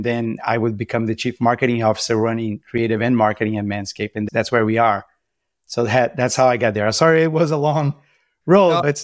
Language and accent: English; Brazil; English is a second language; now in United States; As you can tell from my accent, I'm not originally from the US. I am from Brazil.